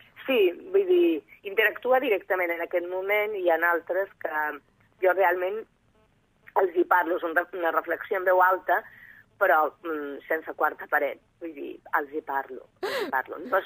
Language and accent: Catalan; Balearic Islands, Spain; jo soc mallorquina